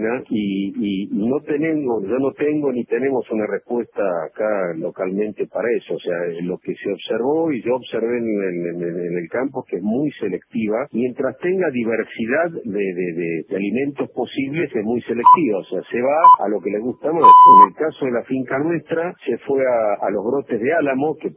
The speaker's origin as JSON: {"language": "Spanish", "region": "Buenos Aires", "country": "Argentina", "moved": "as an adult", "lives_now": "Metán, Argentina", "said": "me recibí en el año 83 y me vine para acá, desde Buenos Aires a Metán, me quedé, hace 30 y pico de años que estoy acá."}